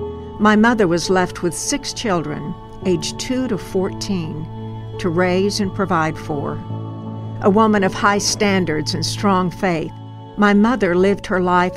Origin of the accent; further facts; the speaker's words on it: Tishomingo, United States; I was baptized at the age of 12 in my hometown of Tishomingo. Faith is strong in a small community, and Tishomingo has always epitomized the best of what it means to be a small community.